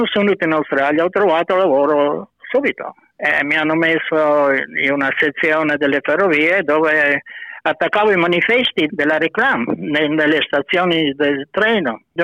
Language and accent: Italian; Trieste, Friuli-Venezia Giulia, Italy; invece a Trieste la M è anche una parola triestina che significa tutto altro